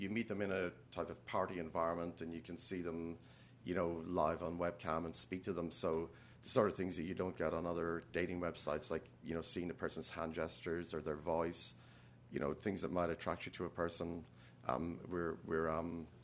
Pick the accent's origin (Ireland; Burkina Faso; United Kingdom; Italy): Ireland; Limerick, Munster; also born or lived in Cork / Waterford / Chicago / Texas; now in San Francisco, United States; Yeah, from Cork originally, but I grew up in Limerick and Waterford.